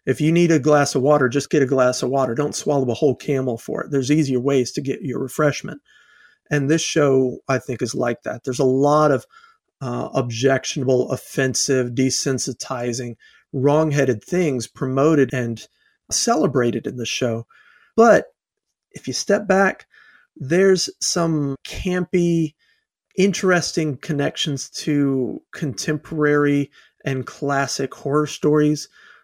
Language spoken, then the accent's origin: English; South Carolina, United States; also born or lived in Georgia; Peaches. I'm from South Carolina and Georgia before then, so Peach State.